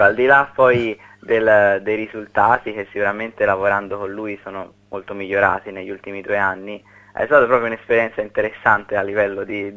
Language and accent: Italian; Florence, Tuscany, Italy; appunto altro fiorentino doc